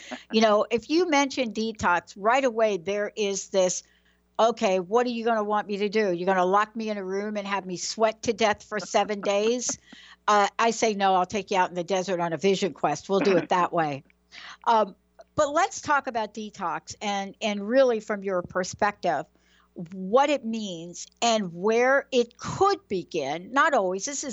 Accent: New York, United States; So early on, we knew about lead paint. Like I grew up in the project. So everybody knew about lead paint.

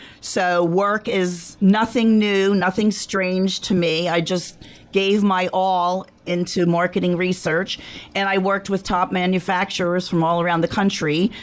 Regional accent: Phoenixville, Pennsylvania, United States; also born or lived in Atlanta, Georgia; I was born in Atlanta, Georgia, so I'm a Georgia peach. But at 8 years old, I came to live in Phoenixville. And my hometown, I would say, is Phoenixville.

